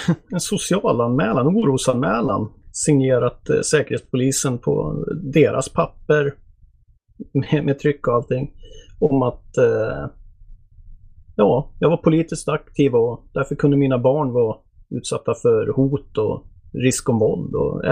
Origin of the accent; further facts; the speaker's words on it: Sweden; Alltså som en svensk arbetare från en industriort så lever man ju väl typ alltid över sina tillgångar känns det som